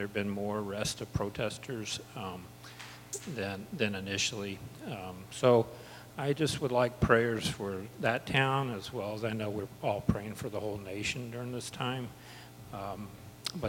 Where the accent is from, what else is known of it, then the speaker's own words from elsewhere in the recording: Baton Rouge, Louisiana, United States; Hi, as I think a lot of you know, my hometown is Baton Rouge, where Alton Sterling was killed this last week.